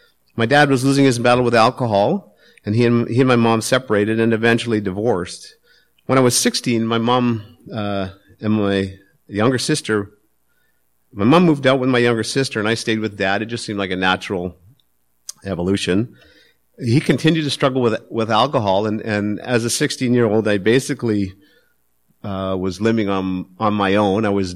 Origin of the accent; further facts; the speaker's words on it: Port Alberni, British Columbia, Canada; I was born in Alberni and raised in a Catholic family with a brother and two sisters.